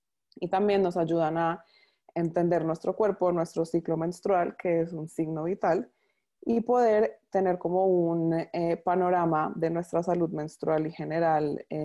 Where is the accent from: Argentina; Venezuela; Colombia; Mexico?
Colombia; now in Panama; Soy colombiana, pero vivo en Panamá hace ya 6 años